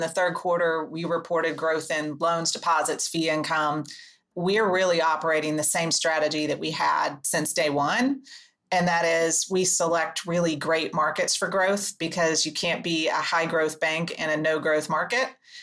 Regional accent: Oklahoma, United States; I'm from Oklahoma, but not a farmer.

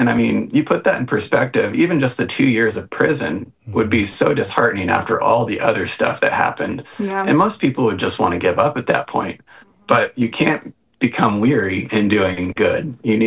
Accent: Arkansas, United States; that's like a neighbor of where I grew up in Arkansas. You know, it felt like home a little bit.

